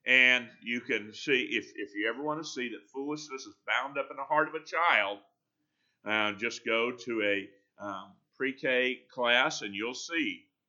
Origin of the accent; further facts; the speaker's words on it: Florida, United States; now in Texas, United States; I grew up in Florida. But God didn't call us there. We're here in Texas.